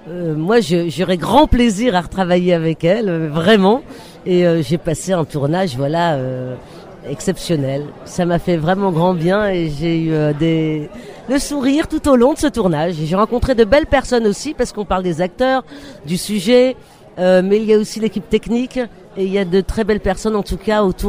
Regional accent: Roubaix, Hauts-de-France, France; born there; on est toutes les deux du Nord. Elle vit à Roubaix, moi je suis née à Roubaix

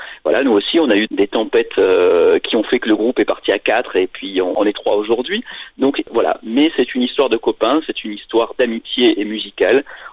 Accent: south of France, France; puisque moi je viens du Sud aussi

